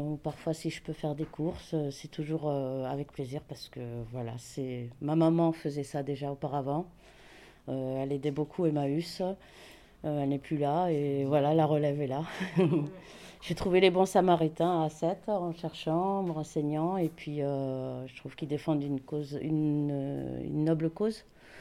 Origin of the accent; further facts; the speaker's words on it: Paris, Île-de-France, France; ça fait 20 ans que j'habite ici. Sinon, je suis native de Paris.